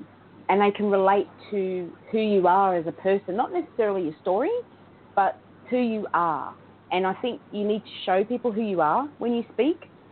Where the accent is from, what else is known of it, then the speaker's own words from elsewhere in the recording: Australia; And the actual name on my link is … Because I'm an Aussie.